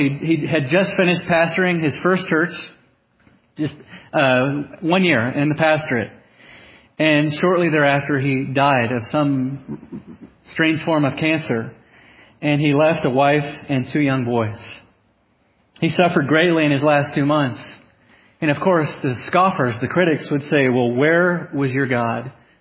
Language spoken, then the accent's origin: English; Naples, Florida, United States; It hit my hometown where I grew up in Florida. Bullseye went right over where I was born, Naples, Florida.